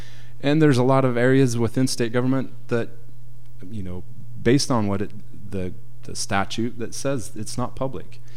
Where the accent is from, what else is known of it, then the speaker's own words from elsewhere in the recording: Preston, Idaho, United States; I grew up down in Preston, down in the Cache Valley on the Idaho side.